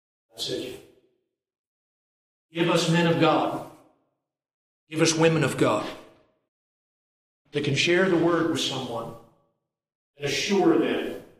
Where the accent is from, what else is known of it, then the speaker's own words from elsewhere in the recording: Crestline, Ohio, United States; I mean, I'd go up the pool hall where I was raised up in Crestline, Ohio